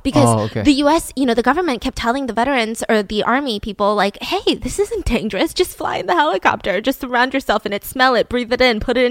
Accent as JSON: {"language": "English", "country": "United States", "said": "I'm American, by the way, if anyone's wondering."}